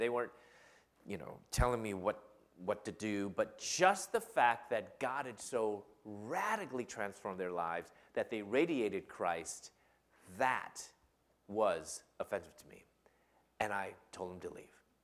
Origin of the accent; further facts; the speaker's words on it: Chicago, Illinois, United States; moved away as an adult; In my early 20s, I'm from Chicago. I moved to Louisville, Kentucky.